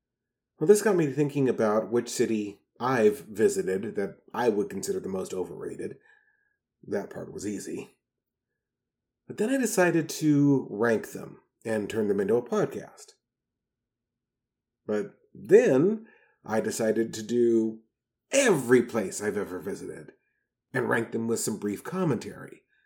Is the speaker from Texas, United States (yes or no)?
yes; Texas, United States; But now, it's time to talk about my home state of Texas.